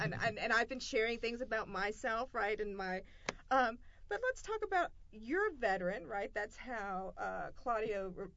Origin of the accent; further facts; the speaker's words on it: Atlanta, Georgia, United States; I'm from Atlanta, and so I was part of Atlanta at a particular moment that very much like influenced me like aesthetically